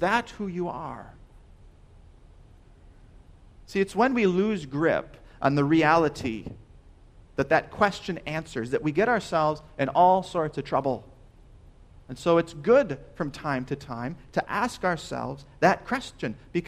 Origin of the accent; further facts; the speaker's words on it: Minnesota, United States; Well, I'm from Minnesota.